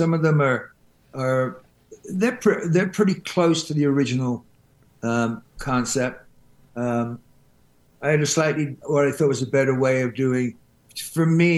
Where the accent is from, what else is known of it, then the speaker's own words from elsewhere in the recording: England, United Kingdom; you know, I'm English. So I grew up a lot around Jamaican music and reggae